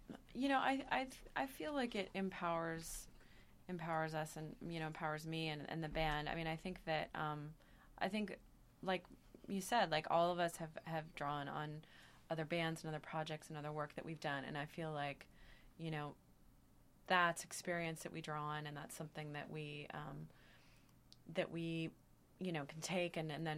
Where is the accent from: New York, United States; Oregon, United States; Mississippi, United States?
Oregon, United States; Eugene; Well, I grew up in Eugene, Oregon, and the local community radio station there is KRVM, and I really grew up listening to that station all through high school